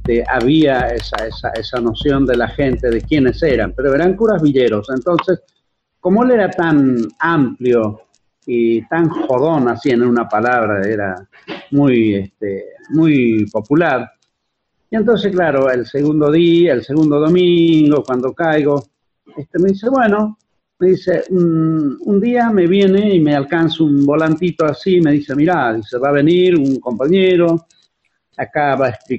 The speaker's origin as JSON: {"language": "Spanish", "country": "Bolivia", "moved": "as an adult", "lives_now": "Buenos Aires, Argentina", "said": "bueno, yo soy de Bolivia, recién llegado."}